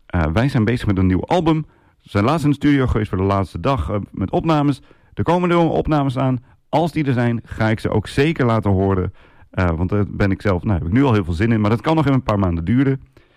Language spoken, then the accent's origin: Dutch; Drenthe, Netherlands; Nee, ik kan dat nooit zo goed, ik kom uit Drenthe.